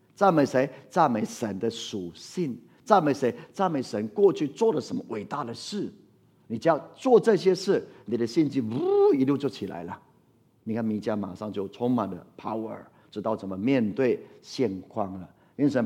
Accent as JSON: {"language": "Chinese", "country": "Taiwan", "said": "我们要相信只有耶稣基督是我们台湾人的盼望"}